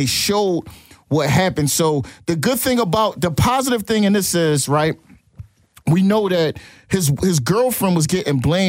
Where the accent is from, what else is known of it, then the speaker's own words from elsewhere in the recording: Philadelphia, Pennsylvania, United States; I'm saying it because I'm from Philadelphia